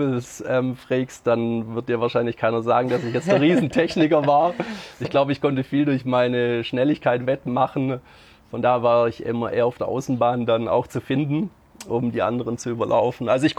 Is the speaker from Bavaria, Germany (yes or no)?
no; Stuttgart, Baden-Württemberg, Germany; born there; Also geboren bin ich in Stuttgart, quasi in der Schwabenhauptstadt, waschechter Schwabe, auch wenn es sich nicht so anhört. Aber ich wurde jetzt nicht arg schwäbisch erzogend dahin geleitet. Ich habe relativ viel Zeit in Alting verbracht, da bin ich aufgewachsen